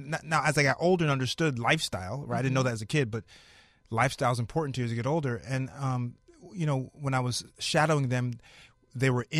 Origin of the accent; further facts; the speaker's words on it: Connecticut, United States; I was lying in my grandfather's bed. I'm from Connecticut.